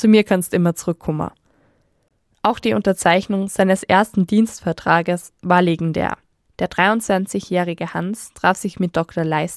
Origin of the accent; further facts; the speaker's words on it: Upper Austria, Austria; Ich komme selbst aus dem Mühviertel und habe auch als Kind bald Skifahren gelernt.